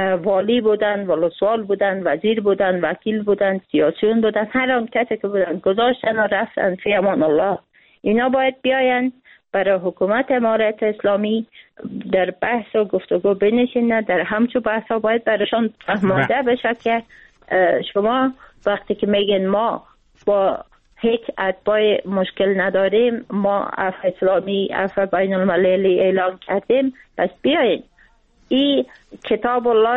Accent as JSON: {"language": "Persian", "country": "Afghanistan", "said": "خود من به عنوان یک فعال مدنی، به عنوان یک افغان"}